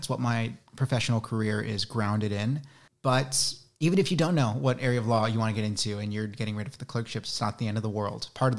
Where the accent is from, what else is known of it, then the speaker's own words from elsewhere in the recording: United States; moved away as an adult; So if you couldn't tell by my accent, I am an international student here from the States. I was locked out of the country because of COVID protocols for my first year, so I did it entirely on Zoom from home.